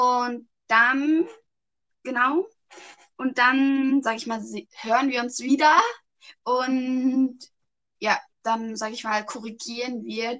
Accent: Germany; born there; Ich wurde in Deutschland geboren.

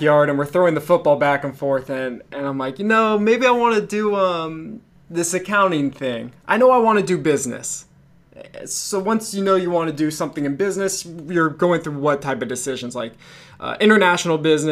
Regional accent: Benicia, California, United States; And I'm from Benicia. So if anyone's listening, that's from there.

